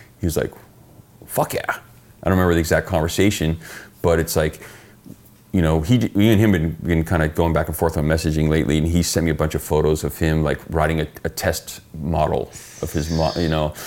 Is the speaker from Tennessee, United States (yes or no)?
no; Ann Arbor, Michigan, United States; me and him have a trippy connection because we're both from Ann Arbor, Michigan.